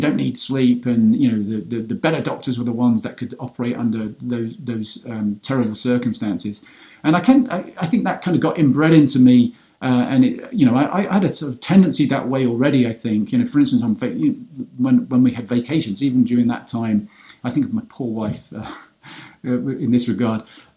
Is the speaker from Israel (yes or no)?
no; England, United Kingdom; now in United States; I grew up in England, I really struggle with this.